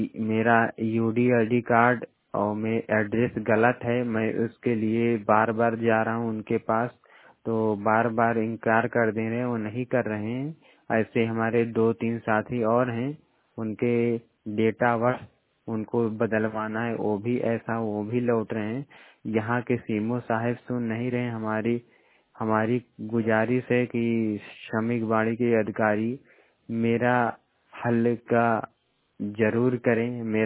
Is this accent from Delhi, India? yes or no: no; Pratapgarh, Uttar Pradesh, India; मैं यूपी प्रतापगढ़ के रहने वाला हूँ